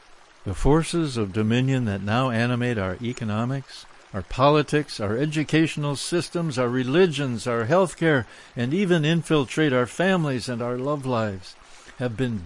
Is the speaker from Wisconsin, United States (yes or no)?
yes; Wisconsin, United States; I grew up in Wisconsin, spent most of my summers in the North Country, and never once realized it wasn't wilderness.